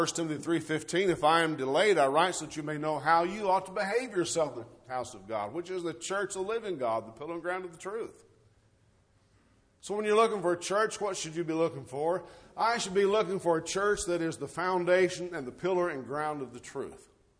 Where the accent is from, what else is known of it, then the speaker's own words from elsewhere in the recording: United States; I'm a human. I'm an American.